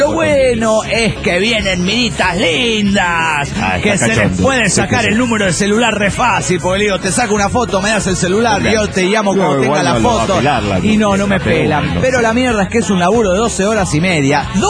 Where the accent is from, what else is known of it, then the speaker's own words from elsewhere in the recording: Oaxaca, Mexico; de Oaxaca, México.